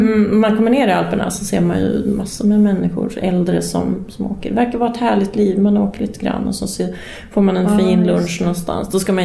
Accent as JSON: {"language": "Swedish", "town": "Sala", "region": "Västmanland County", "country": "Sweden", "moved": "as an adult", "lives_now": "Stockholm, Sweden", "said": "Nej, jag har bott i Stockholm jättelänge. Men jag är från Sala. Så jag är västmanlänning."}